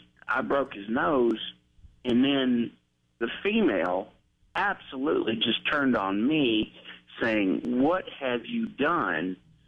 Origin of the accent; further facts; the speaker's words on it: Harrodsburg, Kentucky, United States; the way I was raised down here in Harrodsburg, you never hit a woman.